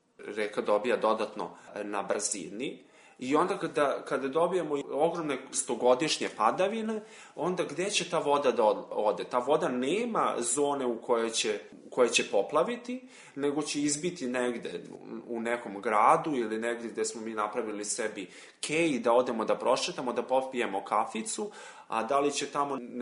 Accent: Vojvodina, Serbia; nešto što je kod nas u Vojvodini interesantno, naprimjer, reka Tamiš je jedna od posljednjih reka koja još ima te neke svoje plavne zone

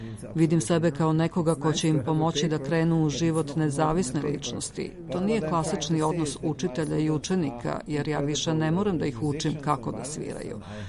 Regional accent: Vienna, Austria; ja sam odrastao u Beču. Moji roditelji su se tu preselili kad mi je bilo 3 godine i od tada živim tamo.

